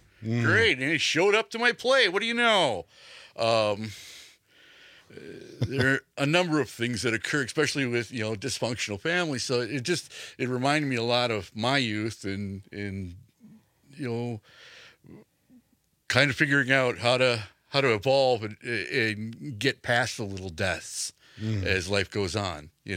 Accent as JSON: {"language": "English", "town": "Milwaukee", "region": "Wisconsin", "country": "United States", "tie": "born or raised there", "said": "It looked like a corner tap growing up in Milwaukee you'd walk into."}